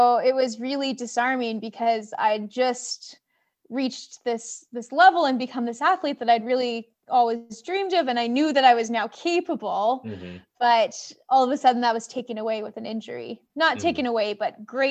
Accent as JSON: {"language": "English", "region": "Alberta", "country": "Canada", "said": "I'm from Alberta, which is like track isn't quite as deep in Alberta as somewhere like Ontario, a different province with a huger population."}